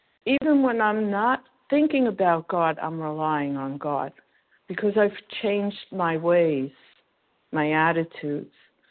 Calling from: Florida, United States; Good morning. I'm calling from Florida.

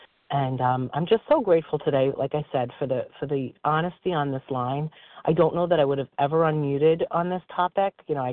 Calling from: New York, United States; I'm a grateful compulsive overeater, and I'm calling from New York as well.

